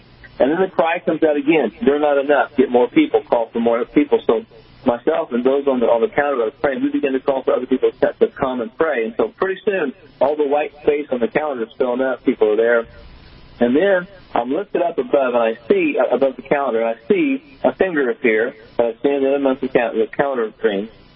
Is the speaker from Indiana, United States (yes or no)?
yes; Jasonville, Indiana, United States; I was in Jasonville, Indiana, where I grew up, my hometown, and was preaching at my home church that next morning.